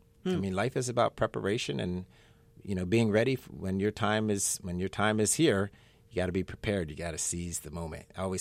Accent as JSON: {"language": "English", "region": "East Coast", "country": "United States", "said": "And, you know, I'm from the East Coast, and I think you come from being direct."}